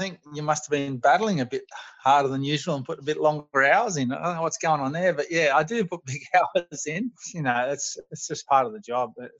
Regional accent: Sydney, New South Wales, Australia; Sydney, I grew up in Sydney. Dad fished in Sydney all his life, so I was second generation.

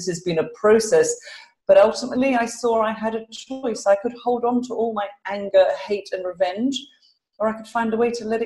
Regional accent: London, United Kingdom; now in Glasgow, United Kingdom; So I am a Londoner, but I live in Glasgow in Scotland

